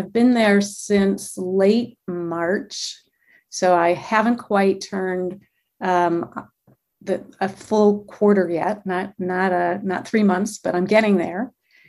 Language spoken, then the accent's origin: English; Michigan, United States; yes, I'm born and raised in Michigan.